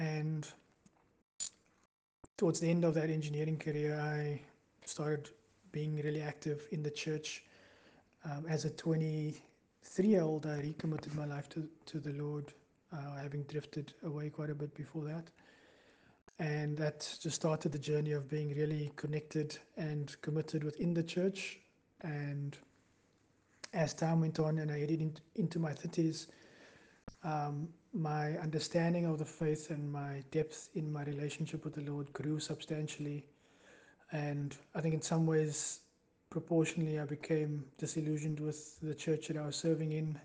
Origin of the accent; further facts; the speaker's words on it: Cape Town, Western Cape, South Africa; I grew up in Mitchells Plain in Cape Town, and really enjoyed playing sports and was good in academics as well.